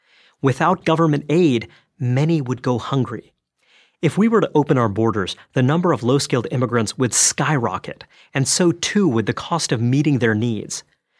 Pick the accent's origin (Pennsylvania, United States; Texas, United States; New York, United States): New York, United States; New York City; I was raised in New York City